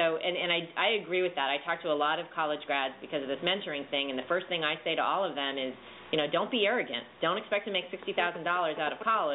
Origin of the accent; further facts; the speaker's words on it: California, United States; Now, we're from California, so we probably have a slightly slanted view.